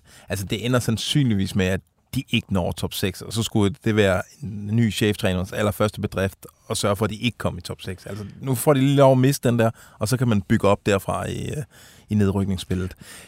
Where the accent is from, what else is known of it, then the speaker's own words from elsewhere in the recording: Region of Southern Denmark, Denmark; Og allerede dengang kan jeg huske, jeg som Fynbo tænkte